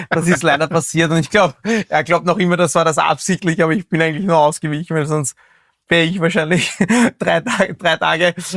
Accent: Vienna, Austria; als Wiener Spieler

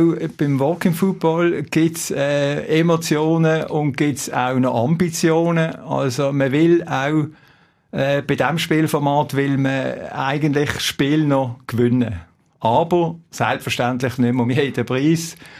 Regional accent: Switzerland; bei uns in der Schweiz

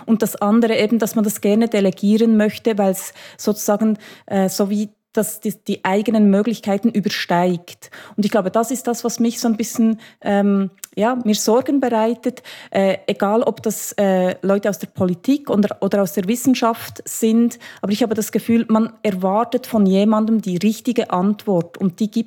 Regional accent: Switzerland; Jedenfalls bei uns in der Schweiz mussten wir uns wahrscheinlich vorher nicht überlegen, ob wir am Ende des Monats die Miete bezahlen können

